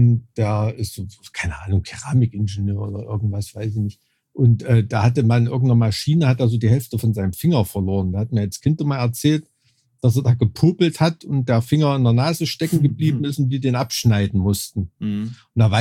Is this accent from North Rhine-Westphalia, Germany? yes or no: no; Thuringia, Germany; der absolute Klassiker, mit dem ich aufgewachsen bin in Thüringen, auch sicherlich thüringisch geprägt von der Umgebung